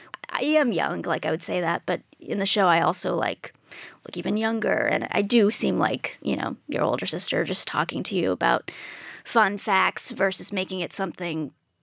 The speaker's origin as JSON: {"language": "English", "town": "Dallas", "region": "Texas", "country": "United States", "tie": "born or raised there", "also_born_or_lived": "Houston", "said": "I was raised in Dallas pretty much my whole life."}